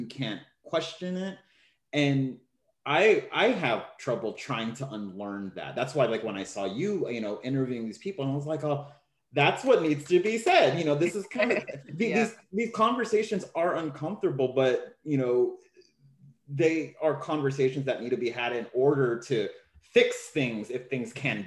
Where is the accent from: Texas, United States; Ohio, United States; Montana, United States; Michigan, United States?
Texas, United States; Yeah, like, oh, I'm from Texas.